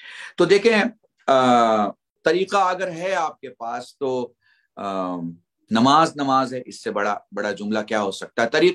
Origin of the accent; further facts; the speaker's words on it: India; تو بہت سنکھپ میں ہندی جملے استعمال کر رہا ہوں, میں ہندوستانی ہوں تو آپ تھوڑا سا مجھے میری ہندی مکس اردو یا اردو مکس ہندی کو انشاءاللہ اگر سمجھ لیں گے